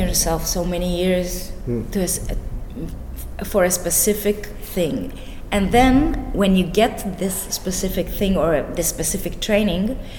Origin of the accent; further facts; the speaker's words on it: Israel; English is a second language; I'm from Israel and I bring my baggage.